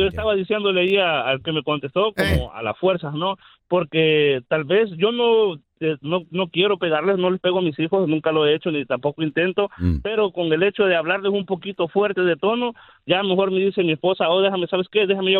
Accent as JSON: {"language": "Spanish", "country": "El Salvador", "said": "De El Salvador."}